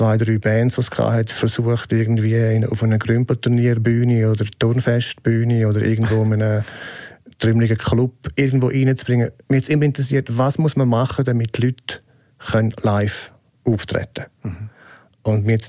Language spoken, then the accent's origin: German; Switzerland; in den Mitte der 90er Jahre bist du als Schweizer in Oregon der völlige Outsider gewesen.